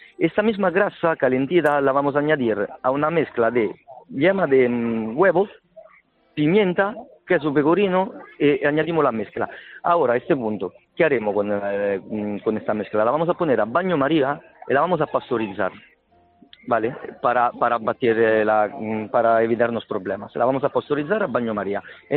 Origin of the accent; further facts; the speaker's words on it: Rome, Lazio, Italy; Spanish is a second language; Yo además soy de Roma, soy romano, entonces es un plato típico de Roma.